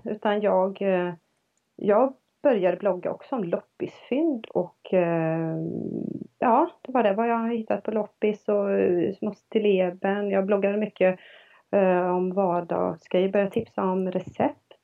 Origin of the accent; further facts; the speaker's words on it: Borås, Västra Götaland County, Sweden; Jag kommer från Borås ursprungligen.